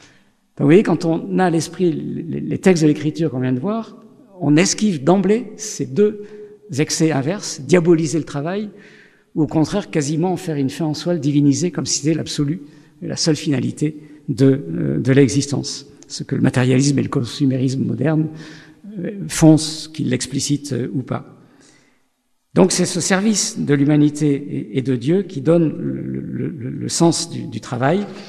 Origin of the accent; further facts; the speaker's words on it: Nice, Provence-Alpes-Côte d'Azur, France; now in Lyon, France; je suis un Niçois d'origine